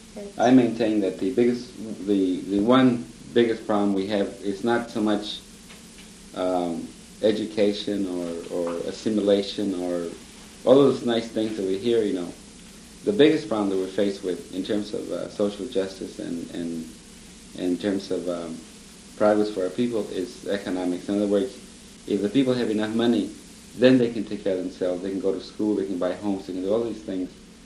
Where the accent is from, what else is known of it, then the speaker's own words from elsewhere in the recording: California, United States; also born or lived in Yuma, Arizona; Well, I was born in Arizona, in Yuma, but I was raised, I suppose you could say, all over California, because I didn't have any one place that I could call home.